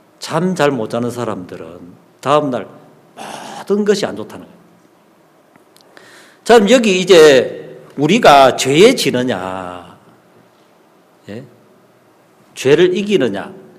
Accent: Busan, South Korea; 저는 부산에서 태어나고 부산 살았기 때문에 너무 자연스럽고

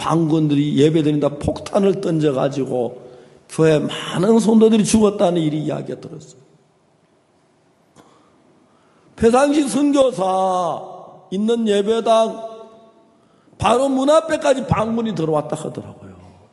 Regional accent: South Korea; 내가 우리 한국 사람 김치 좋아하잖아.

